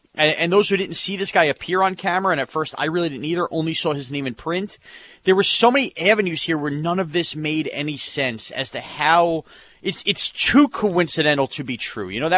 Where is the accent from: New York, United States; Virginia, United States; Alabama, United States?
New York, United States; West Babylon; knew me from WFAN in New York and knew I was from West Babylon